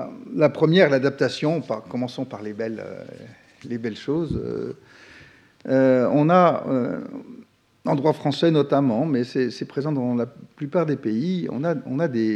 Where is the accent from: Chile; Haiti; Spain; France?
France; je suis français et je vais faire un plan de trois parties